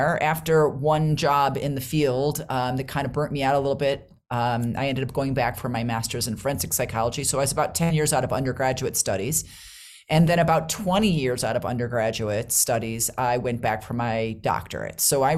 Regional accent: United States; Yeah, so I'm from the United States, because I know, you know, obviously you have an expansive listenership.

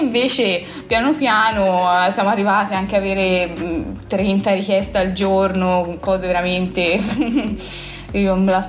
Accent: Prato, Tuscany, Italy; entrambe veniamo da Prato

